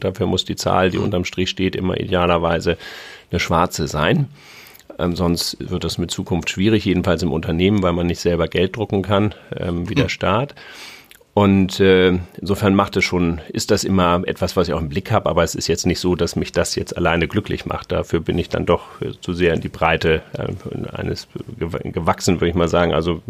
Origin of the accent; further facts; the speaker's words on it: Hamburg, Germany; Ich bin Hamburger.